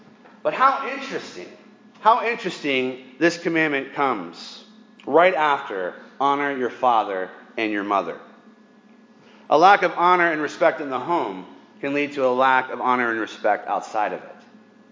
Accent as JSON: {"language": "English", "town": "Dallas-Fort Worth", "region": "Texas", "country": "United States", "tie": "born or raised there", "said": "You know, growing up in Dallas-Fort Worth, this is a way of life."}